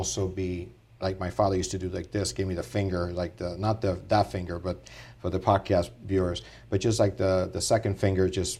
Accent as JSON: {"language": "English", "town": "Santurce", "country": "Puerto Rico", "said": "So originally, I'm from Puerto Rico. I was born in Santurce, Puerto Rico."}